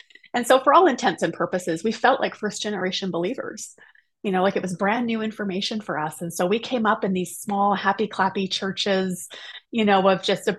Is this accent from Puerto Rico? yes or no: no; the Prairies, Canada; So my family, we are all Western Canadian, from way back. Born and raised mainly in the prairies is kind of where I am.